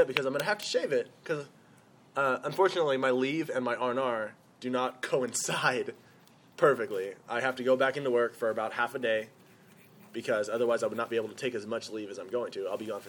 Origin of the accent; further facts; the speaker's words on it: Philippines; I'm Filipino, dude.